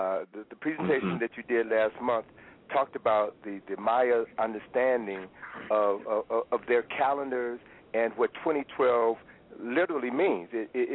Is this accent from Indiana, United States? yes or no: no; Chicago, Illinois, United States; they really got their start in Chicago, and I'm from Chicago as well.